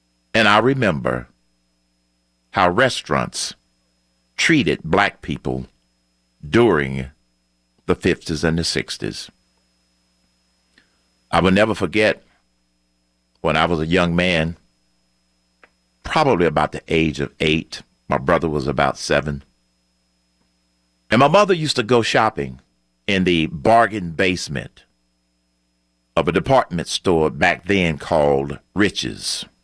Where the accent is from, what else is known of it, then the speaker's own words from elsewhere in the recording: Atlanta, Georgia, United States; I grew up in Atlanta. I attended elementary school in Atlanta. I attended high school in Atlanta. I attended college in Atlanta, Morehouse College.